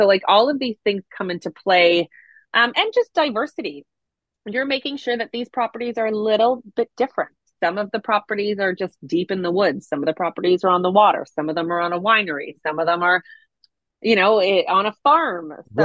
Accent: Brampton, Ontario, Canada; No, I grew up in Brampton.

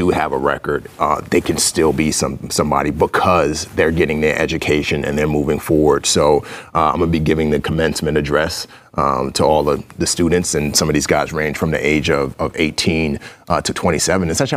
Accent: Bronx, New York, United States; also born or lived in Nigeria; growing up in the Bronx, you know, I didn't have a father. My father died when I was five. Goes back further. I was actually born in Africa. I wasn't born in the States.

